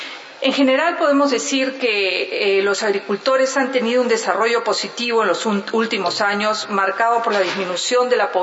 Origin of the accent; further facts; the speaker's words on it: Peru; Persiste aún un nivel significativo de pobreza rural en mi país, concentrado en las zonas altoandinas y selva